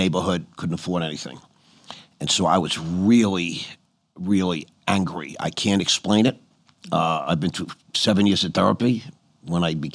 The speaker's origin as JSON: {"language": "English", "region": "New York", "country": "United States", "tie": "born or raised there", "said": "I grew up on Long Island in an upper middle class area."}